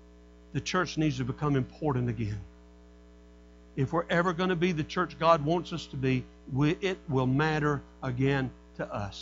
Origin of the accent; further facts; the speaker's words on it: Birmingham, Alabama, United States; also born or lived in Natchez, Mississippi; I was born and raised up in Birmingham. I went in the ministry up in Birmingham, and then I went to Natchez, Mississippi to pastor, and I pastored there for 8 years.